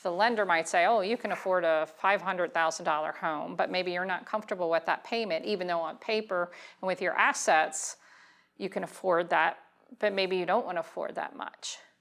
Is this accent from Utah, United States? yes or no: no; Maryland, United States; I'm a transplant. I'm from Maryland, I know, but I've been here for 32 years.